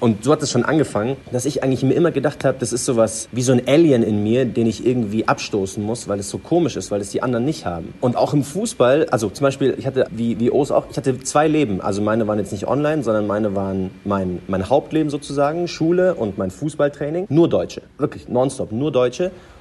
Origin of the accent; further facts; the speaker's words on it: Palestine; wo kommen Sie denn eigentlich her? So, ja, Palästina, oh, Palästina.